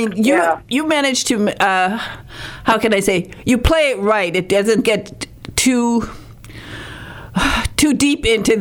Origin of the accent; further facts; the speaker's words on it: Michigan, United States; I'm a girl from Michigan, and when you go to Hollywood, it is a different world.